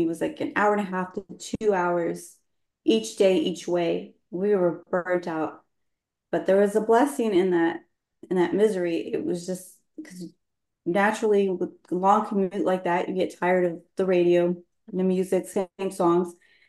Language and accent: English; California, United States; moved away as an adult; now in Florida, United States; I'm originally from California. My husband and I, we got into real estate just a few years ago. We were living in California.